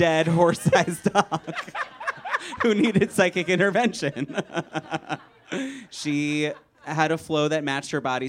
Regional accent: Philadelphia, Pennsylvania, United States; I grew up in Philadelphia.

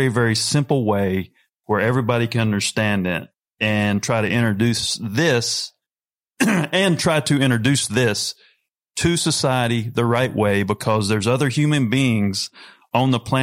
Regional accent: North Carolina, United States; It may take you a place, because I'm a redneck from North Carolina.

